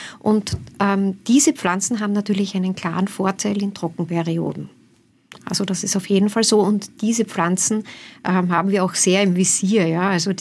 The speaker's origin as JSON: {"language": "German", "region": "Vienna", "country": "Austria", "said": "Ich komme aus Wien. Das Wiener Wasser ist ziemlich hart."}